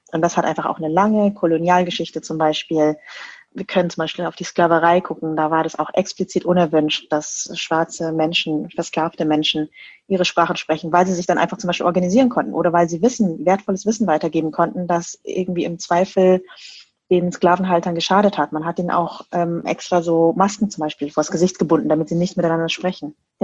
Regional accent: Bavaria, Germany; Also ich bin auch in Niederbayern groß geworden, super konservative Gegend, Kleinstadt.

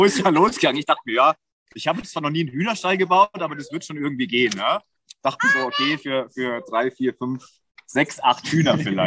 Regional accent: Schorndorf, Baden-Württemberg, Germany; born there; Ich bin in Schorndorf geboren

